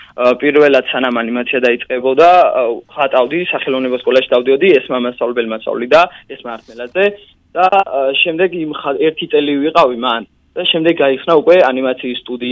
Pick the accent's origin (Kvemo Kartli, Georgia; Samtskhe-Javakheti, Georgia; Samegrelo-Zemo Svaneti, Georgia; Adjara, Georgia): Adjara, Georgia; Khulo; მე ბათუმში ჩამოვდივარ და ხულოშიც ჩემს კუთხეში იქნება ისეთი ადგილი მომავალ თაობას